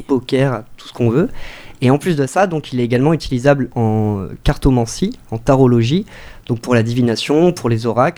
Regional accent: Auvergne-Rhône-Alpes, France; also born or lived in Lyon; je suis scénariste et je viens d'Auvergne. J'ai pas mal vécu à Lyon aussi et en ce moment je me balade un peu partout en France.

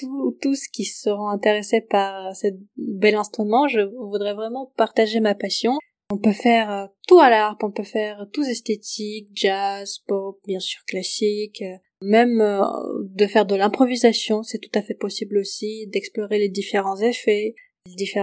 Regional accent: Saint Petersburg, Russia; French is a second language; moved away as an adult; now in Briançon, France; je suis harpiste professionnelle, concertiste. Depuis 10 ans, je suis en France. Je viens de Saint-Pétersbourg, de Russie. Et je suis très heureuse d'être à Briançon depuis

